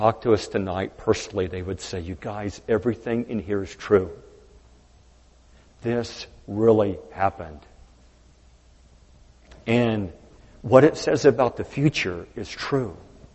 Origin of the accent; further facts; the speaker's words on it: United States; I'm an American. That counts for something. Born in this country.